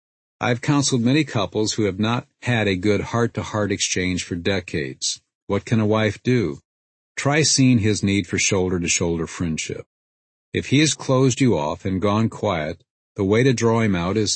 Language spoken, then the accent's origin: English; Peoria, Illinois, United States; I can remember that as a boy growing up in Peoria, Illinois, I would often ride my bike up and down the street.